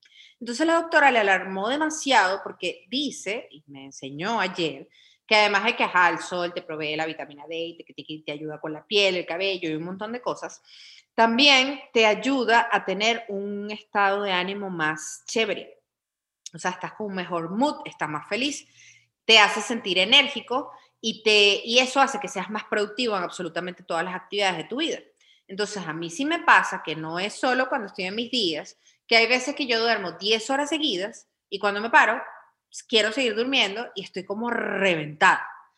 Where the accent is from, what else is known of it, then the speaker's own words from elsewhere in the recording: Venezuela; es horrible, horrible como venezolano lo que uno ha tenido que hacer